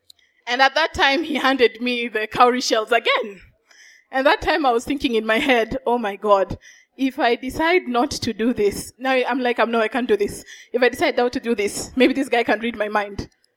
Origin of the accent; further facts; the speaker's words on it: Kenya; And you know, as a Kenyan, I'm like, that is not punishment.